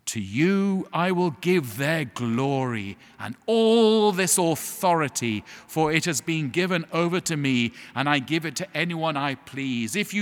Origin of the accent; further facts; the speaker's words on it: England, United Kingdom; Now, as you know from my accent, in England, where I come from